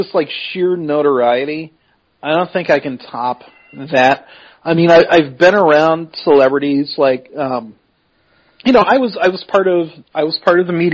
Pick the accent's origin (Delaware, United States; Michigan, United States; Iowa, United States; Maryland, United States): Iowa, United States; Des Moines; because, you know, you don't really experience this growing up in Des Moines.